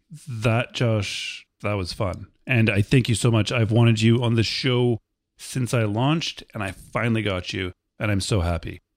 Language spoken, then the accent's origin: English; Canada; I'm from Canada